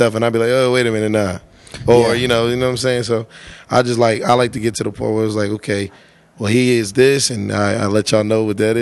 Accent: Philadelphia, Pennsylvania, United States; I'm from Philly. He tell a Philly dude to rap, he gonna start rapping.

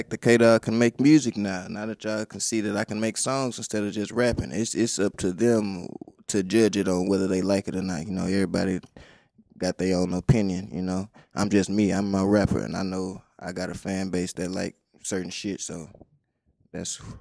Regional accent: Houston, Texas, United States; I'm from Houston.

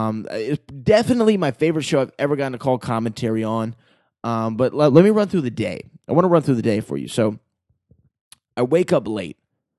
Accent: Texas, United States; which I love the name Texans because I am a Texan

